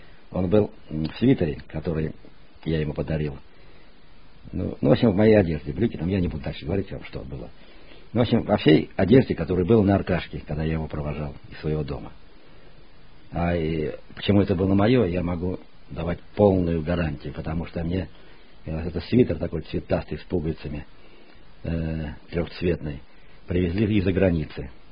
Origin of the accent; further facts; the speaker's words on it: Moscow, Russia; те же мы приехали, москвичи.